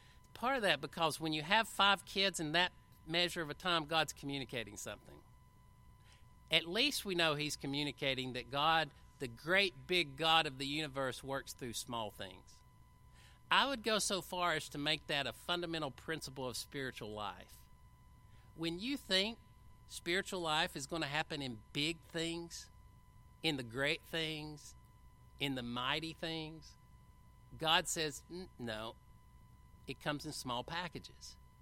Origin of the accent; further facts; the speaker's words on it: the South, United States; accent: southern; And I know with my southern accent it's nowhere close to what the Hebrew says.